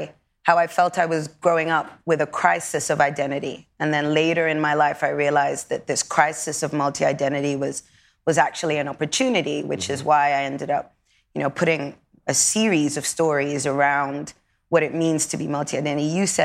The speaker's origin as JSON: {"language": "English", "country": "Sudan", "also_born_or_lived": "Europe", "said": "We've been born and raised in Europe. We're both African, and we're both glazed with Arabia, me being from Sudan"}